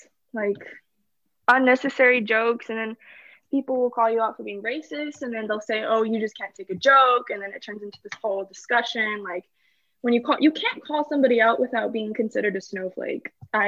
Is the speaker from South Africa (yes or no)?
no; California, United States; also born or lived in Texas; It's just, like I said, I'm from California, and so I knew people of other Asian backgrounds, like Filipino, Japanese, Vietnamese, stuff like that. And growing up in Texas, predominantly white